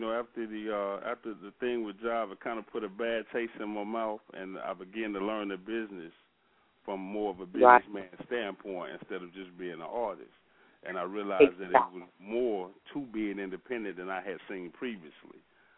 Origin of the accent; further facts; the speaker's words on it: Mississippi, United States; I mean, I grew up on it. You know, I love all types of music, but due to the fact that I'm from Mississippi